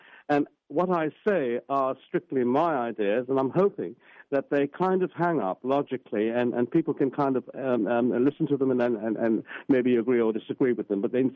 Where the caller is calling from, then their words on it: London, United Kingdom; We're talking from London, England, and I thank you for inviting me on the program.